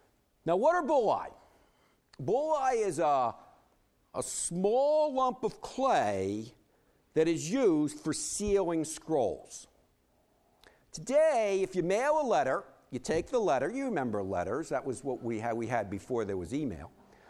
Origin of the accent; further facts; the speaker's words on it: Baltimore, Maryland, United States; I'm from Baltimore, so we all feel very comfortable with that, with Baltimore row houses.